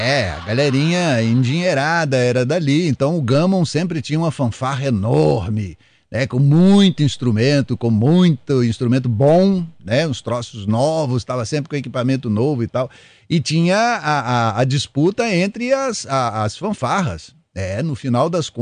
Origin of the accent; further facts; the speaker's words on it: Lavras, Minas Gerais, Brazil; eu estudava no colégio estadual Polivalente, que um dia eu tive em Lavras, na minha terra lá.